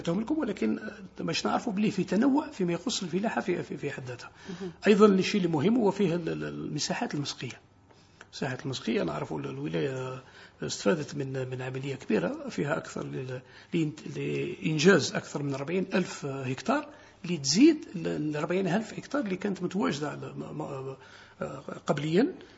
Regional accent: Algeria; نقول فقط أن لازم علينا كلنا نقطة أمل كجزائريين نأمنوا بلادنا

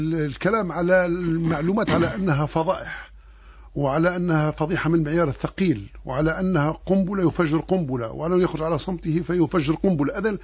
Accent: Algeria; لابد أن نكون واقعيين وصرحاء مع أنفسنا كجزائريين

